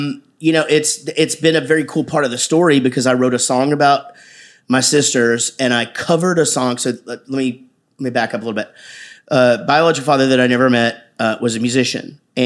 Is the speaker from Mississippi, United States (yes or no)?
no; Wichita Falls, Texas, United States; No, country is just something that's been in my soul forever because it's what I grew up listening to in Wichita Falls.